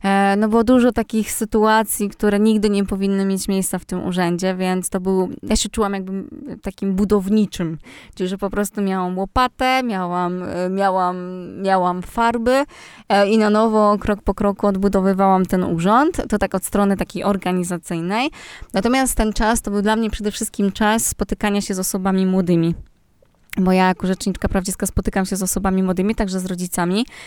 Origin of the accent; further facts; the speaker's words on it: Grudziądz, Kuyavian-Pomeranian Voivodeship, Poland; moved away as an adult; now in Warsaw, Poland; ja pochodzę z Grudziądza, czyli z kujawsko-pomorskiego i przyjechałam na studia prawnicze do Warszawy.